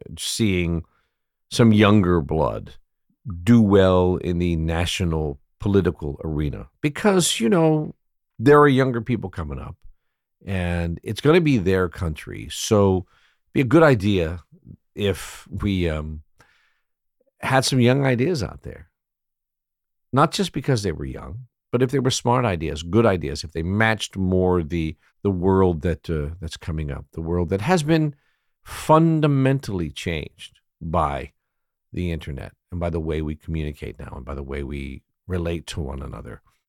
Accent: Pasadena, Maryland, United States; When I was young, growing up in Pasadena, Maryland, on the east coast of the U.S., I was a dedicated Anglophile.

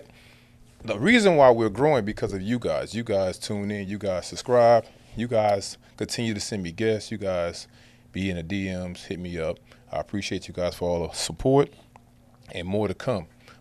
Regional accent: Louisiana, United States; now in Houston, United States; I'm going to say this because I'm from Louisiana.

